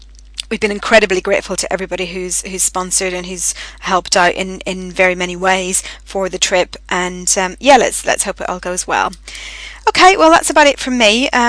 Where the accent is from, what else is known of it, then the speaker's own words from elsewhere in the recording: Northern Ireland, United Kingdom; this is actually my accent. I am from Northern Ireland. I'm not putting it on.